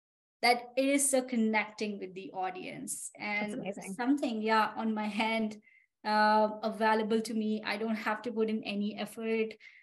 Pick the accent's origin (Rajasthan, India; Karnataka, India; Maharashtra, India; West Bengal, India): Rajasthan, India; I come from India, and specifically the state is Rajasthan, which is a state of palaces.